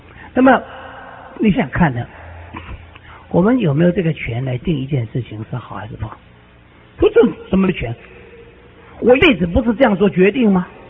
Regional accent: China; 你如果是看看我们中国人呢、啊，在不有文化所敬拜那些，你看各个不是本来是人，把他当作神来拜，对不对？

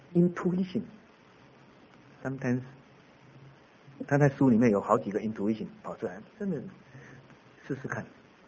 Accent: Changhua County, Taiwan; accent: Changhua; 所以我有一次被邀请回彰化，我是彰化人，所以有时候讲到人家听到我满口彰化是这样的原因啊。

